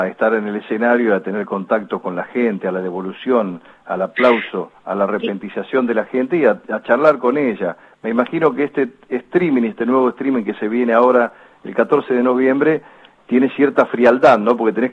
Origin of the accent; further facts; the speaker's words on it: 25 de Mayo, Argentina; Es en mi pueblo, en 25 de mayo, donde estuve esta semana.